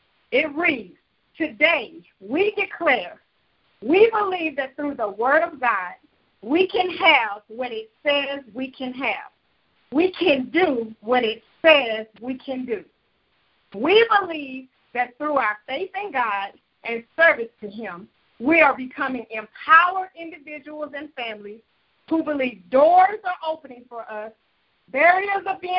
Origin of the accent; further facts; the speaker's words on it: South Carolina, United States; And when I go to my hometown of South Carolina to visit, it makes me feel so good